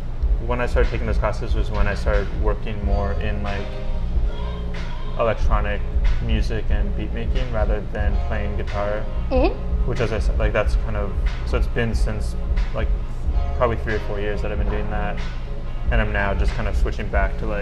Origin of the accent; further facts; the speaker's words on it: Rockville, Maryland, United States; I'm from Maryland originally. Oh, okay. From Rockville, Maryland.